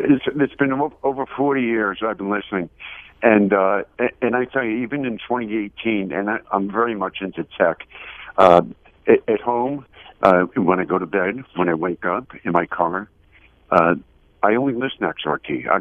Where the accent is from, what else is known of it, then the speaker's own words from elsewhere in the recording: Bronx, New York, United States; now in Chicago, United States; I'm originally from Bronx, my brothers and I, and we had been living out mostly suburban Chicago.